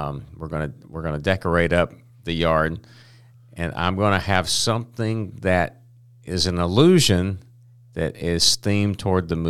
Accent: Sylacauga, Alabama, United States; because I came from Sylacauga, and a year later I'm sitting in green rooms with Dan Aykroyd and John Goodman and Norm from Cheers

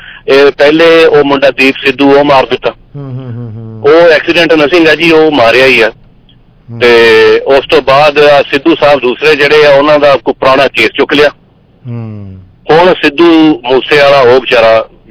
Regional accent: Punjab, Pakistan; ਮੈਂ ਪਾਕਿਸਤਾਨ ਤੋਂ ਬਿਲੋਂਗ ਕਰਦਾ ਹਾਂ ਜੀ।

